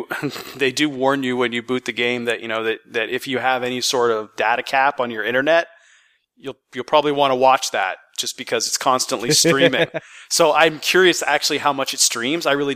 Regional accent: Canada; first thing I do is I, you know, do a flyover of my hometown up in Canada.

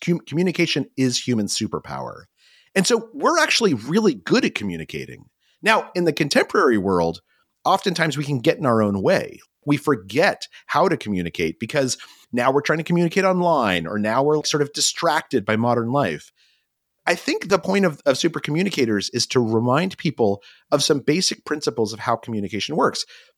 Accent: New Mexico, United States; Oh, I grew up in New Mexico.

